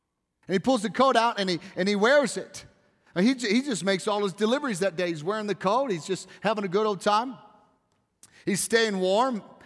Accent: the South, United States; I grew up in the South, and we'd have a garden, and everybody canned.

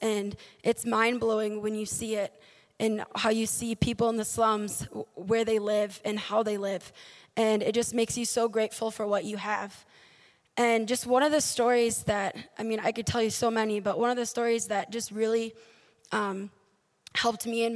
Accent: Illinois, United States; I'm from Illinois. Nothing too special

